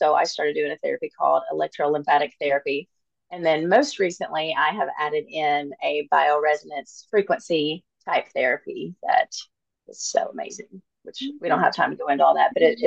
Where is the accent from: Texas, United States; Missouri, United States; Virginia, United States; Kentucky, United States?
Missouri, United States; Dexter; I am originally from Dexter, Missouri. It's the southeast corner of Missouri